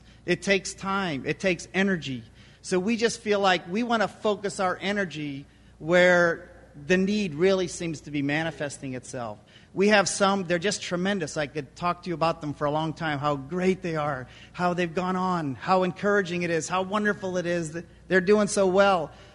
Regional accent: Fargo, North Dakota, United States; we learned this lesson the hard way where I come from. I'm from Fargo.

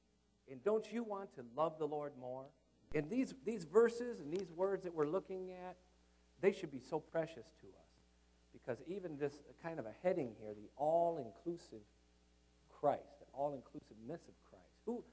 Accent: Michigan, United States; I'm also from Michigan.

